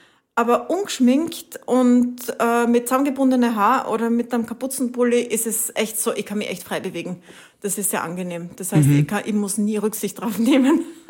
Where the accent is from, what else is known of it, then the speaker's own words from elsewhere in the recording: Italy; also born or lived in Spain; Bin nach Italien gefahren, wo ich aufgewachsen bin.